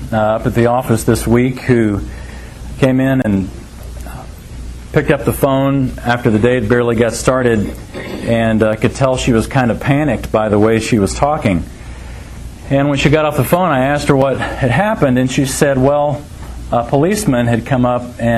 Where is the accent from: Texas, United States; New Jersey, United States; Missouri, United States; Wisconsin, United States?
Texas, United States; San Antonio; Antonio, I grew up in San Antonio, and I remember a story back when I was there.